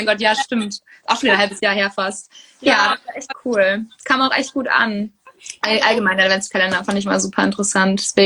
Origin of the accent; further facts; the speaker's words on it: North Rhine-Westphalia, Germany; ich komme mega ländlich aus Münsterland